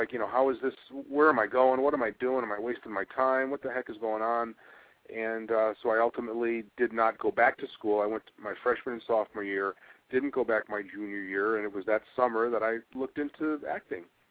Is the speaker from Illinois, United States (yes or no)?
yes; Chicago, Illinois, United States; when I was growing up in Chicago, I do know that when I was 8, 9 years old, watching the Rose Bowl, we had 10 feet of snow outside my window